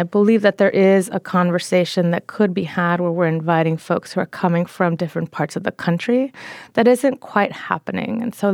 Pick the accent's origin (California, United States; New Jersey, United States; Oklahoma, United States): California, United States; San Francisco; I actually was a public school student here in San Francisco and came up through the arts. Growing up in the Mission District in the late 80s and the 90s, it was a pretty violent place.